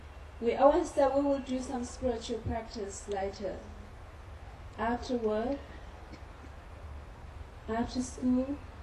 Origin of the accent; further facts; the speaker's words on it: Tibet, China; English is a second language; moved away; I grew up in Tibet. I left Tibet 8 years ago. So most of my life I have lived without freedom.